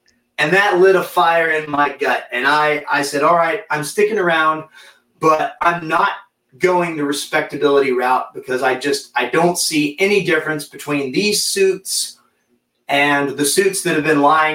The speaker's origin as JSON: {"language": "English", "region": "Texas", "country": "United States", "tie": "born or raised there", "said": "I had moved back to the small town where I grew up in East Texas because financially I took a nosedive, full disclosure."}